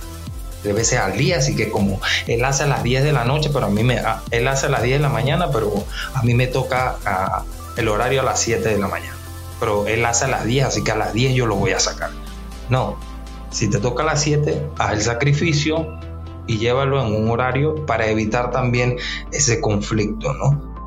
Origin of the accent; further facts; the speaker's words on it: Panama; Que sabemos cómo somos los panameños